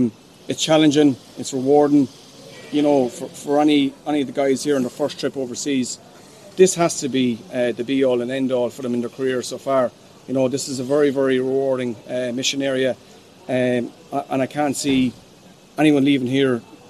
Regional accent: Ruskin, Connacht, Ireland; I'm the Mohawk Sergeant with 1 Platoon based here in the 68th Infantry Group, and I'm from Ruskin in County Roscommon.

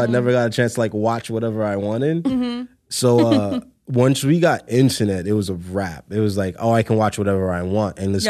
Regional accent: Brooklyn, New York, United States; born there; I was born in Brooklyn. My family is from the Caribbean, specifically Trinidad and Tobago.

